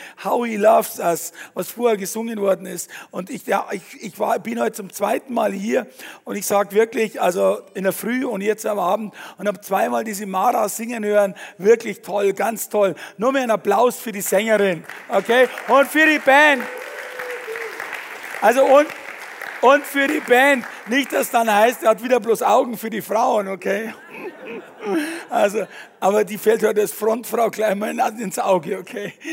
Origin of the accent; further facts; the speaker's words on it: Fürstenfeldbruck, Bavaria, Germany; ich bin aufgewachsen in Fürstenfeldbruck bei München, ist genau in der Mitte zwischen Augsburg und München.